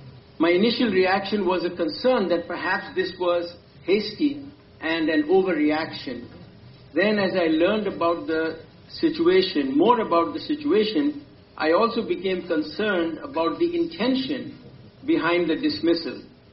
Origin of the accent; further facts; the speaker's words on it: India; moved away as an adult; As a young boy growing up in India, I read about the Spartans at the Battle of Thermopylae.